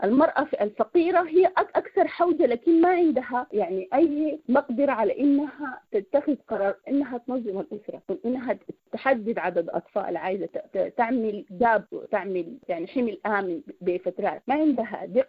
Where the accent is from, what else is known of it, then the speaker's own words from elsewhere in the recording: Sudan; now in Canada; كنت أنا طلعت من السودان قبل الثورة في سبتمبر 2018، طلعت من السودان وهاجرت، يعني الآن أنا موجودة في كندا، أخذت لجوء في كندا.